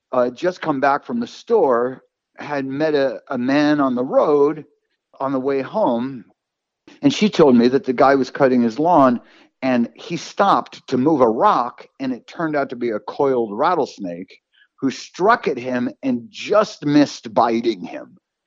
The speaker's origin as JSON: {"language": "English", "town": "Newark", "region": "New Jersey", "country": "United States", "tie": "born or raised there", "also_born_or_lived": "West Texas", "said": "I was born in the West Texas desert, out in the middle of nowhere. But I grew up from age 7 to adulthood in Newark, New Jersey, which you can imagine the contrast between those two places."}